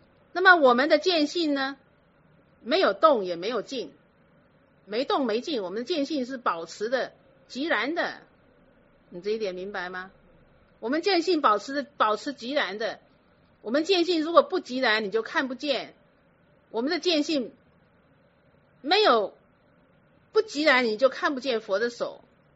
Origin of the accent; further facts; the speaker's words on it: China; 所以我们中国人就是自私，就是考虑到自己